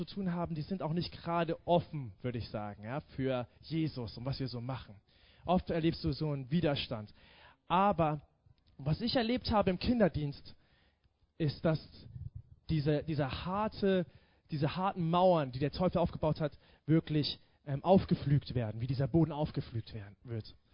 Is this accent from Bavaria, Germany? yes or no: no; Thuringia, Germany; ich bin in Thüringen geboren, aufgewachsen und mein Leben war ich immer so in Ostdeutschland unterwegs.